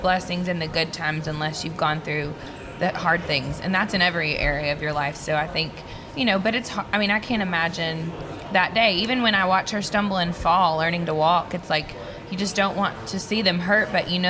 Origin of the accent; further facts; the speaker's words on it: Nashville, Tennessee, United States; I grew up in Nashville in a very musical city